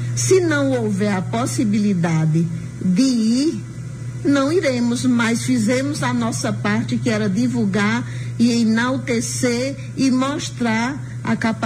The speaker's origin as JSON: {"language": "Portuguese", "region": "Ceará", "country": "Brazil", "said": "Eu sou cearense, então tenho muitas amizades no Ceará."}